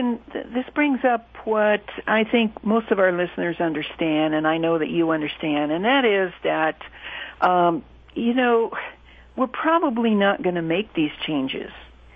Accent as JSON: {"language": "English", "town": "Boulder", "region": "Colorado", "country": "United States", "tie": "born or raised there", "said": "I'd like to hear your thoughts on my hometown here of Boulder"}